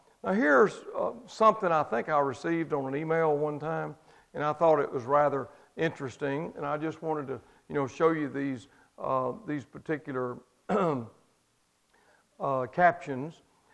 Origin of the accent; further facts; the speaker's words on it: Mississippi, United States; I'm from Mississippi. Things are pretty simple for me, okay?